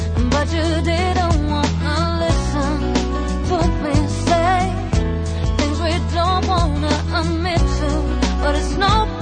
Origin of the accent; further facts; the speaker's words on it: Bologna, Emilia-Romagna, Italy; born there; sono nato a Bologna nel 1942.